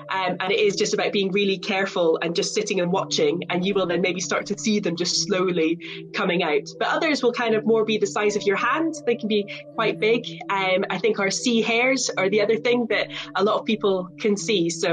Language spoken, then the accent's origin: English; Scotland, United Kingdom; obviously growing up in Scotland and living in a few different places